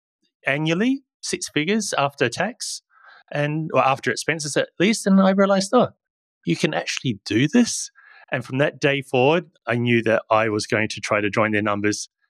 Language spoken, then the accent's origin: English; New Zealand; I'm actually from New Zealand.